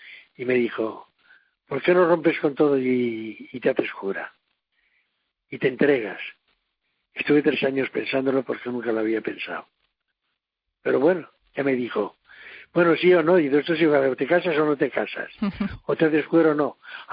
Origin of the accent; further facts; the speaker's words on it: Valencia, Valencian Community, Spain; born there; fue en Valencia, pero yo nací en Valencia de casualidad.